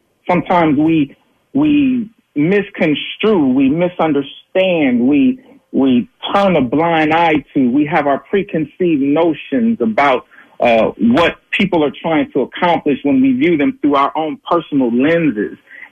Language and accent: English; Los Angeles, California, United States; they need to put themselves in my shoes as a black man growing up in South Central LA and understanding the dynamics of what's taking place.